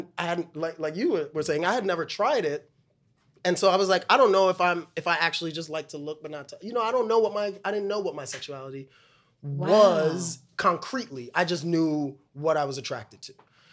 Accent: Brooklyn, New York, United States; But my family's from the West Indies. And so growing up, I grew up in going to a church in Brooklyn that was a very West Indian church.

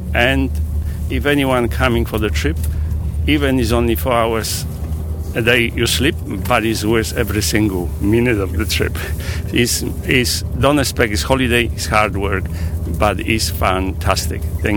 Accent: Adelaide, South Australia, Australia; I'm from Adelaide, South Australia.

